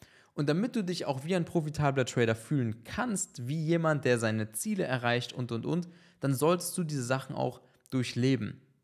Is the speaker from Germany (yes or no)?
yes; Würzburg, Bavaria, Germany; so jetzt in Würzburg, in meiner Heimatstadt